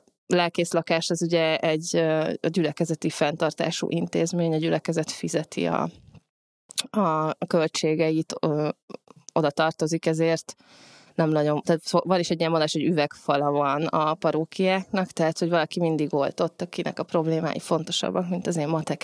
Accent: Nyíregyháza, Szabolcs-Szatmár-Bereg, Hungary; ez a nyíregyházi gyerek és kamaszkorom, és szintén meghatározza a világlátásomat.

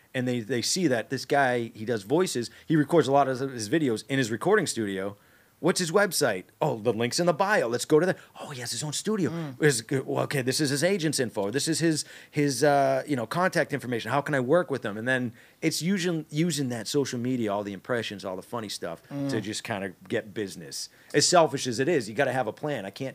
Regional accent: Melrose, Massachusetts, United States; going back home to Boston, like I have family and like I grew up in Melrose, Mass, which is like 10 minutes north of Boston.

